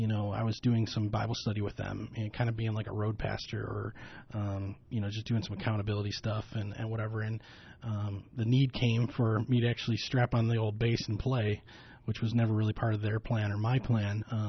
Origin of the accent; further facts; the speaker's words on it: Buffalo, New York, United States; Yeah, I said, we're from Buffalo.